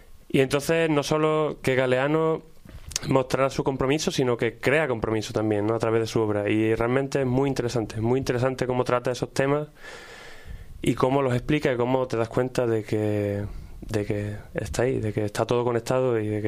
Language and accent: Spanish; Spain; entendí lo que estaba pasando en mi país, bueno, en España